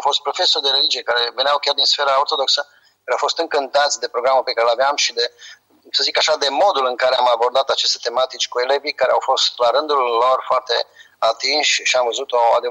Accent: Romania; cum știau că sunt român, să le pot folosi și ca traducător, și ca om de contacte.

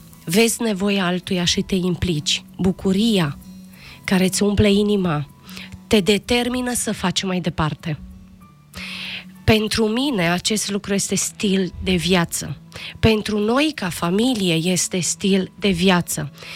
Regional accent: Romania; Noi trăim în România, noi suntem români ca să facem ceva bun pentru țara în care locuim

